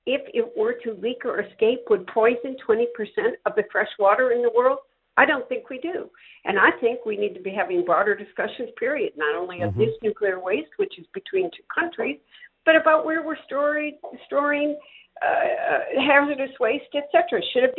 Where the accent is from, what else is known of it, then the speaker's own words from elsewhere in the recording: St. Clair, Michigan, United States; Look, I grew up on the St. Clair. I grew up in St. Clair on the St. Clair River.